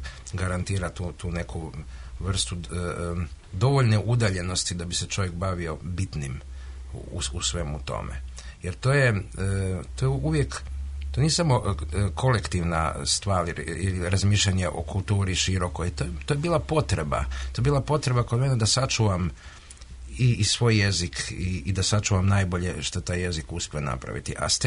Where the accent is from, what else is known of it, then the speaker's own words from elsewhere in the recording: Croatia; Ja dolazim iz okoline, ja sam iz Hrvatske